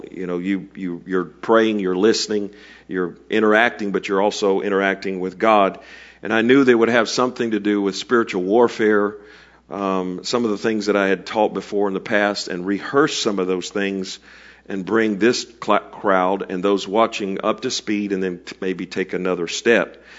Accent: Fort Myers, Florida, United States; Thomas Edison has a winter home in the town that I grew up in Fort Myers.

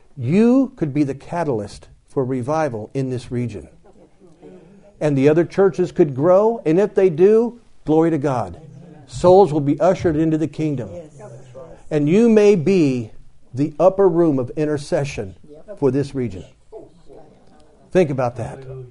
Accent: Dayton, Ohio, United States; I'm from Dayton, Ohio, but the Miami River runs through Dayton, so the region is referred to as the Miami Valley.

